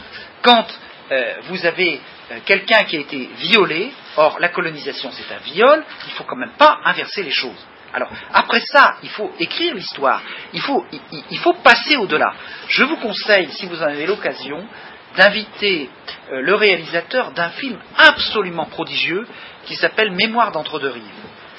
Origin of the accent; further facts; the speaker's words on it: France; Moi, je suis un Français ordinaire. J'avais pas tout à fait 20 ans en 62